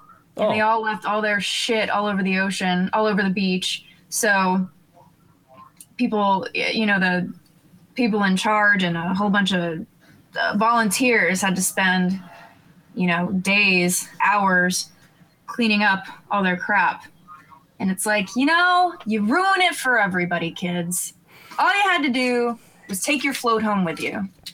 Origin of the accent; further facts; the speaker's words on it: New York, United States; if you're born and raised in New York, then Miami is, you know, the spot to be